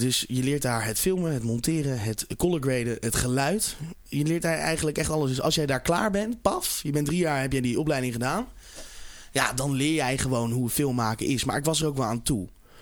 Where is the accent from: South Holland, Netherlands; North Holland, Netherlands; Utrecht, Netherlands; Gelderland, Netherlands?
Utrecht, Netherlands; Breukelen; Ik kom uit Breukelen. Daar ben ik opgegroeid.